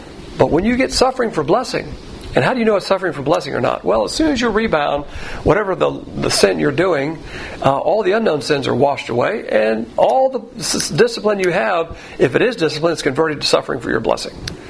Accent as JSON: {"language": "English", "region": "Southern United States", "country": "United States", "said": "I see you've got these emblems that refer to your Southern heritage. Yeah, you got me. I'm a Southerner."}